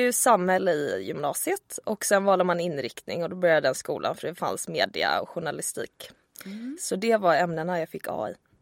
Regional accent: Gothenburg, Västra Götaland County, Sweden; Ja, men i Göteborg, jag är ju från Göteborg.

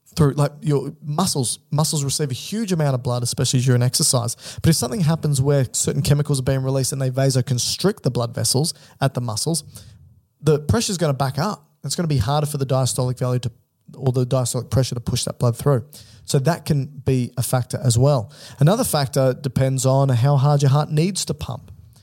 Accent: Australia; let's just say we're going to go in kilograms because we're Australian.

